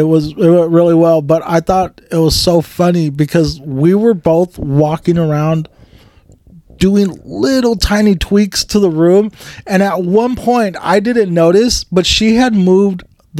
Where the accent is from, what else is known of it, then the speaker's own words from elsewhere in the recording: Bakersfield, California, United States; Yeah, I grew up in Bakersfield, yeah.